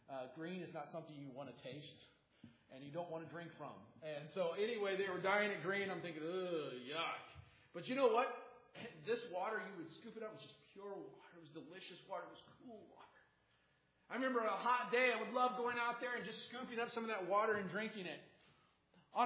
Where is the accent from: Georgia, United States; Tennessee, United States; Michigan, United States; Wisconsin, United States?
Michigan, United States; I remember growing up in Michigan, and one of the things I loved about Michigan was its natural resources.